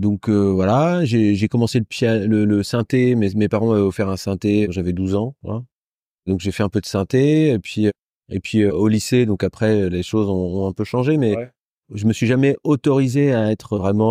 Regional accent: Heurteville, Normandy, France; also born or lived in Rouen; je suis né donc à Rouen, j'ai grandi dans les méandres de la Seine, dans un petit village en face de Jumièges qui s'appelle Heurteville.

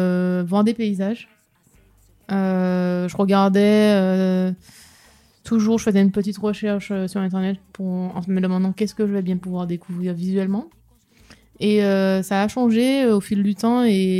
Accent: São Paulo, Brazil; La meilleure viande que j'ai mangée de ma vie, hein, c'était chez moi, à São Paulo.

